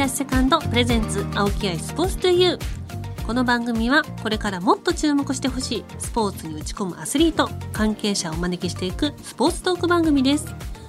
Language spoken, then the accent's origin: Japanese; Kyoto, Japan; 私京都出身なんですけど、